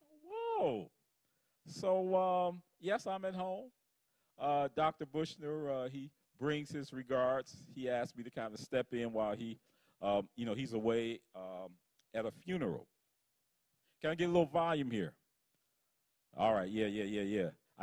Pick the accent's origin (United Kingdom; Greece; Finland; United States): Greece; Patmos, South Aegean; You know, I'm from Patmos. Amen for Patmos. Amen. A lot of message of hope has come out of Patmos.